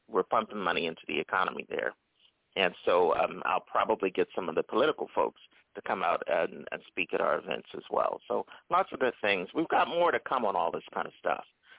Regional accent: Philadelphia, Pennsylvania, United States; also born or lived in New Jersey; See, I'm from the Northeast. I was born in Philadelphia. I lived in northern New Jersey

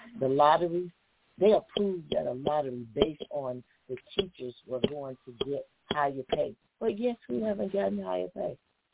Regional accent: Los Angeles, California, United States; because you're talking about growing up in South Central L.A., you know, there are just certain things you don't do with a young African-American man.

